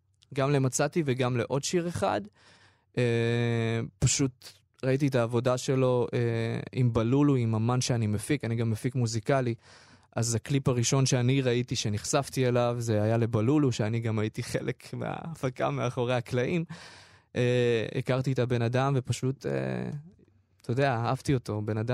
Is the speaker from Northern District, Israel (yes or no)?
yes; Northern District, Israel; ואנחנו מקדמים תמיד את הצפון, כי אני בא משם.